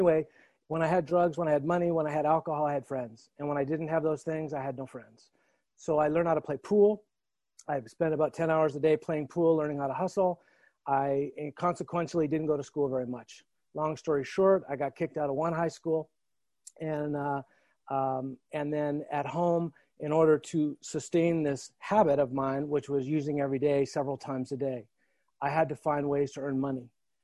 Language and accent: English; Edmonton, Alberta, Canada; I was born in Edmonton, Alberta, Canada. It's freezing cold. There's not a lot to do. Grew up in a nice home.